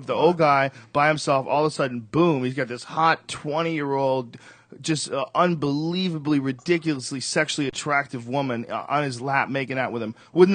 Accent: United States; I'm American

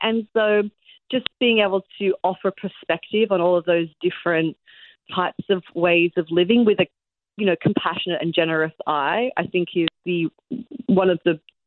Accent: Australia; now in New York, United States; I spent time in my 20s in Australia when I was living in Sydney. I'm Australian, trying to, you know, write TV shows, write pilots

